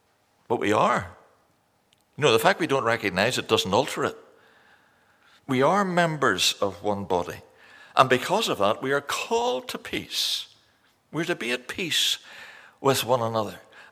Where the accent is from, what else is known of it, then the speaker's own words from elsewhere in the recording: Ireland; You'll excuse me, I'm Irish basically, so I don't know any better.